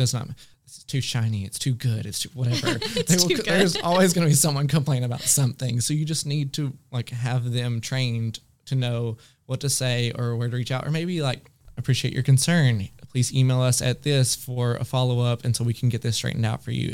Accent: the South, United States; I'm from the South. I say y'all a lot.

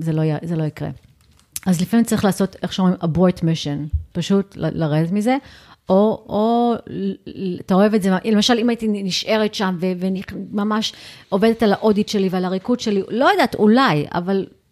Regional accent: New York, United States; אני גדלתי בניו יורק

